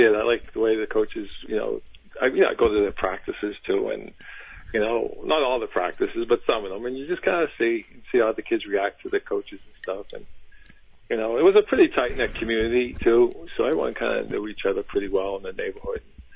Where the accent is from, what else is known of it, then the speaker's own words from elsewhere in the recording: Revere, Massachusetts, United States; I grew up in Revere, and we did the Pop Warner in Revere.